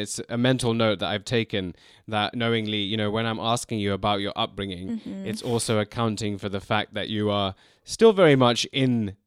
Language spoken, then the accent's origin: English; London, United Kingdom; That's where I'm based now. And I've spent some time abroad, but I was born in London and grew up here. But my parents grew up in East Africa.